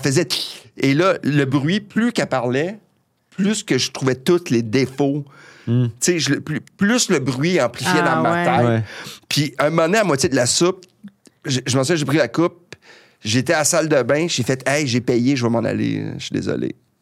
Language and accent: French; Saint-Eustache, Quebec, Canada; now in Montreal, Canada; je venais d'arriver à Montréal, tu sais, j'aimais la culture, tu sais, pour moi là, tu sais, j'étais parti de Saint-Eustache